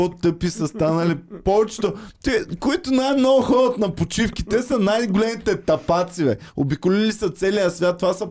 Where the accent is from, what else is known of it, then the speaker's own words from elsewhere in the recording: Stara Zagora, Stara Zagora Province, Bulgaria; Аз сега с румбата сме от Стара Загора